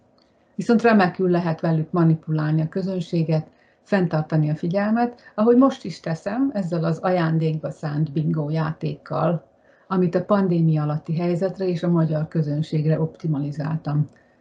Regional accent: Hungary; moved away as an adult; megoszthatom tapasztalataimat, mint magyar szakkönyvtáros külföldön

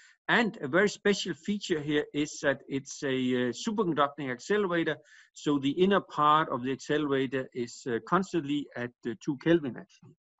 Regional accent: Denmark; I'm actually a professor at Copenhagen University in Denmark. I'm from Denmark

